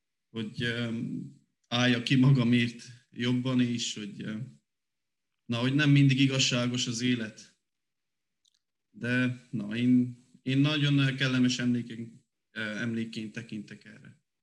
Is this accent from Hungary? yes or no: no; Gheorgheni, Harghita, Romania; 1993. február 2-án születtem Gyergyószentmiklóson. Két fiú és egy lánytestvérem van.